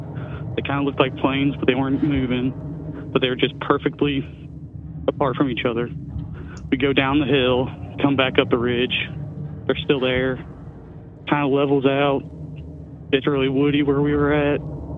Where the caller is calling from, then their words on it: Missouri, United States; from Southeast Missouri.